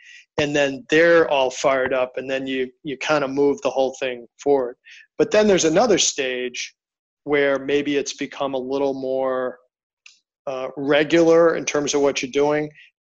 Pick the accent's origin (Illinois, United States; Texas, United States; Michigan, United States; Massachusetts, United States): Massachusetts, United States; Worcester; now in Nashville, United States; 3 years. So I'm a Boston. Well, I grew up in Worcester, Massachusetts, which is a whole different story.